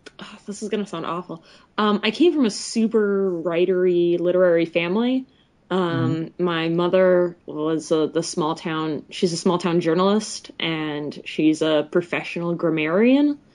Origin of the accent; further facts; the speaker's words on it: Detroit, Michigan, United States; Sure. I guess where I'm from, I'm originally grew up right outside of Detroit.